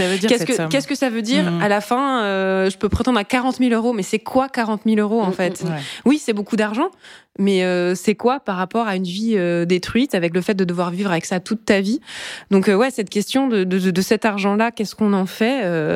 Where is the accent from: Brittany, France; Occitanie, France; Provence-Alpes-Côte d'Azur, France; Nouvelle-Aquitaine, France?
Brittany, France; au conseil municipal du village où j'ai grandi, en Bretagne.